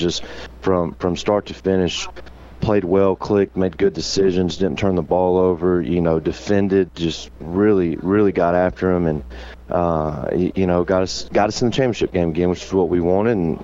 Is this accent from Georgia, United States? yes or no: yes; Augusta, Georgia, United States; I'm originally from Augusta, Georgia.